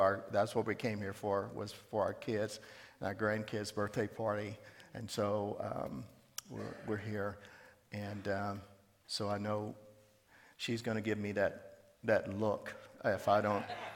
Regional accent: the South, United States; I grew up in the South.

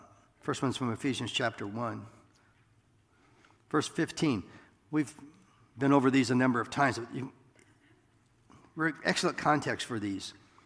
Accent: Iowa, United States; I'm from Iowa, for God's sake.

